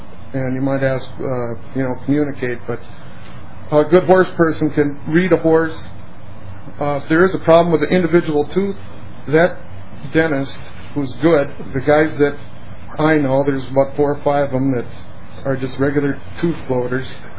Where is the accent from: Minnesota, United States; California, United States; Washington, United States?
Minnesota, United States; Pine City; I'm from Pine City, Minnesota.